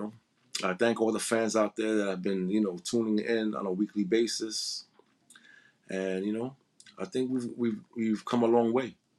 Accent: New York City, New York, United States; And you know, I grew up in the South Bronx, maybe 10 minutes away from Yankee Stadium.

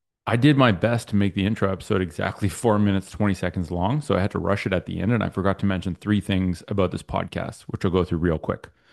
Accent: Canada; So I'm Canadian. I'm going to speak from a Canadian context.

